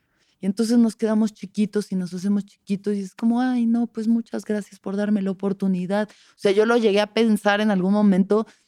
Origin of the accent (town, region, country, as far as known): Mexico